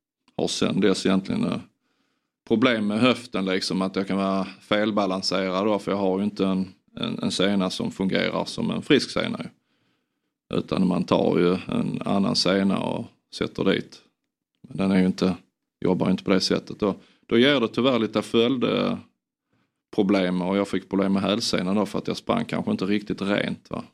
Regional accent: Sweden; Jag har uppnått något som för en svensk är möjligt liksom, det mesta.

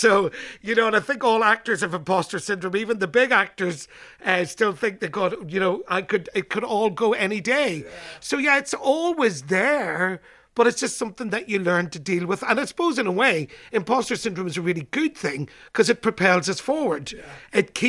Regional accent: Donaghmore, Northern Ireland, United Kingdom; Well, I was born in 1971 in Donoghmore, County Tyrone, the height of the Irish Troubles, and grew up there.

